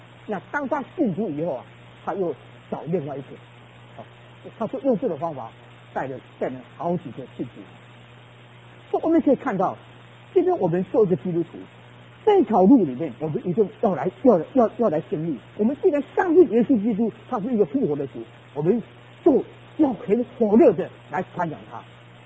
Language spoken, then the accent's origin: Chinese; Hsinchu, Taiwan; 那个时候在新竹啊，我们老家是在新竹。